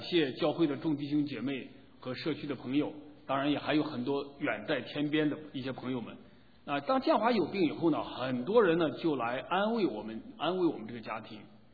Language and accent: Chinese; China; 我们中国人呢，在传统里边，当有一个人家里有一个人去世以后，通常会在家里设一个灵堂。